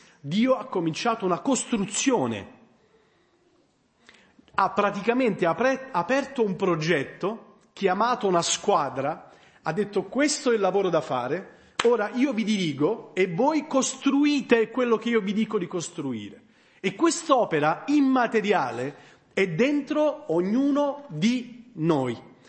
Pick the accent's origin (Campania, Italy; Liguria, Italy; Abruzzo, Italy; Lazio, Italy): Campania, Italy; Pomigliano d'Arco; io vengo da Pomigliano d'Arco